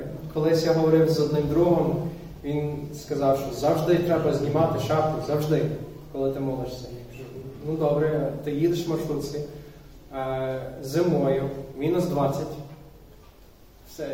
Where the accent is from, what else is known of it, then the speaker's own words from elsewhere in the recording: United States; Ukrainian is a second language; я місіонер з Америки, тому якщо є помилки або щось там таке дивне з моєю вимовою, це причина, я американець.